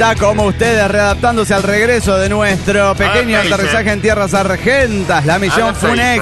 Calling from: Cholula, Puebla, Mexico; de Momotla, Cholula, Puebla.

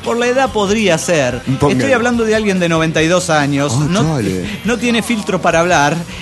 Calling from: Mexico City, Mexico; Soy el ilusionado del DF mexicano.

